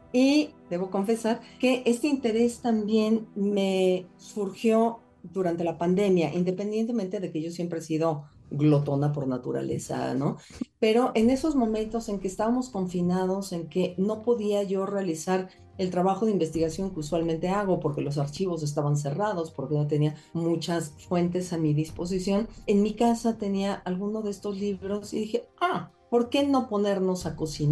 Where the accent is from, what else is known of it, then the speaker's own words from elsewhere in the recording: Mexico; como soy una mexicana típica que no consume chile